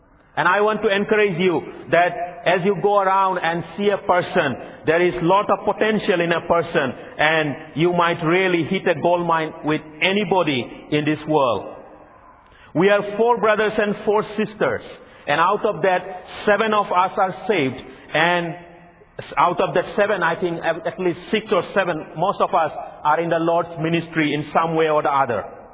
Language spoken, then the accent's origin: English; Silchar, Assam, India; India is that's the northeast part of India, and I am from Silchar.